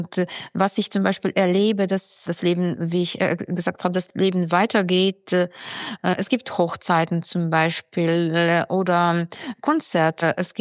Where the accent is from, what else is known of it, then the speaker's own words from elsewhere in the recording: Ukraine; Ich bin die ganze Zeit hier, ja. Das ist schon der vierte Kriegswinter. Und ich wollte die Ukraine nicht verlassen. Das ist meine Heimat und ich fühle mich hier gebraucht. Ich bin Journalistin, ich bin Lehrerin, ich spreche viele Sprachen.